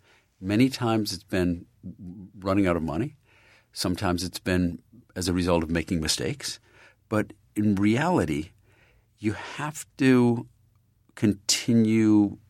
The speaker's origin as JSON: {"language": "English", "town": "Elmira", "region": "New York", "country": "United States", "said": "My family, I'm from Elmira, New York, where they used to have typewriter factories, glass factories, shoe factories."}